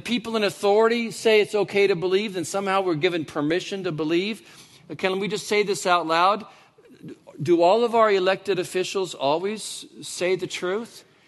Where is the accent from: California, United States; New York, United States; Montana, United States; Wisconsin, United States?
California, United States; now in Oregon, United States; Yeah, I'm from California. Sorry. I'll learn.